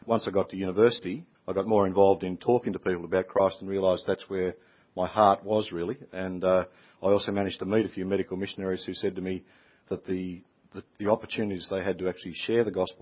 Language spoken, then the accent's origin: English; Tasmania, Australia; moved away; also born or lived in New South Wales; I grew up in Tasmania, when we were in Tasmania, I had a Methodist Sunday school upbringing. Moved to New South Wales, to Barrel